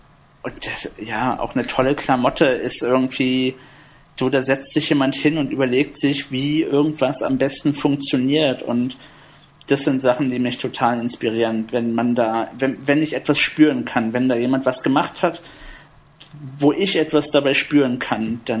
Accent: Berlin, Germany; Ich bin im Südosten von Berlin aufgewachsen. Da gibt es ganz viel Wasser.

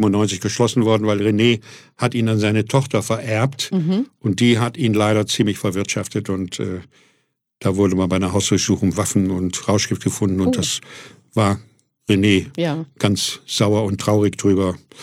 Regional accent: Fulda, Hesse, Germany; now in Hamburg, Germany; Ich komme gerade aus Fulda, gerade mal 20 Jahre alt. Bin wegen der Musik auf St. Pauli gelandet

